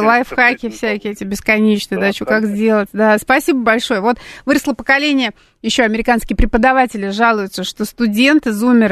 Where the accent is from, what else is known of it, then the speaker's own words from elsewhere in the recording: Saint Petersburg, Russia; accent: Saint Petersburg; Я лет в 20, нет, даже в 22 года я переехала в Москву. И получается, что долго-долго я жила в Петербурге и говорила, как и до сих пор говорю местами, как петербуржец.